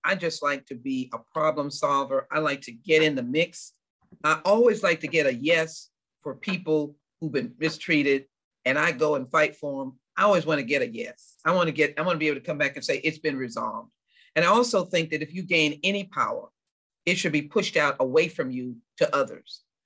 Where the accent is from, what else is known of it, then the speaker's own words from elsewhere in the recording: United States; accent: American; I could tell I was, you know, an American in terms of my accent.